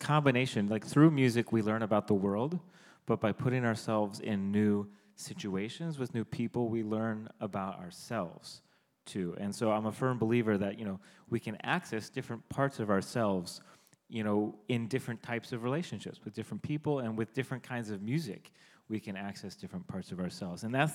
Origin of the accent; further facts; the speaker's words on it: Kansas, United States; I come from Kansas. Thank you, Mom. Not much happens in Kansas